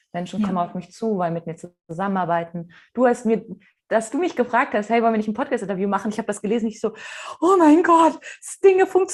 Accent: Mainz, Rhineland-Palatinate, Germany; ich komme aus Mainz ursprünglich

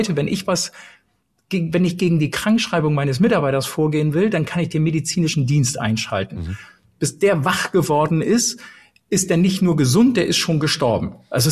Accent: Brake, Lower Saxony, Germany; also born or lived in Helmstadt, Germany; Ich bin in erster Linie Europäer. In zweiter Linie bin ich Deutscher, in dritter Linie bin ich Niedersachse, in vierter Linie bin ich Wesermärschler und ganz am Ende des Tages bin ich auch geborener und fühlender Braker. So. Ich habe 3 Jahre in Helmstadt bei Würzburg in Bayern gelebt.

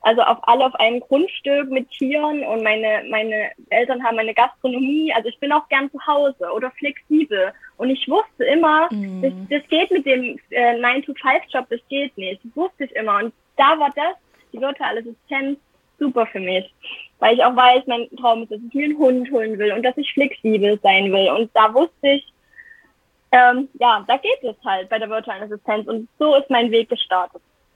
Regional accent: Saxony, Germany; ich bin 20 Jahre alt, ich komme aus Sachsen und wohne auf dem Dorf, in einer kleinen Stadt auf dem Land.

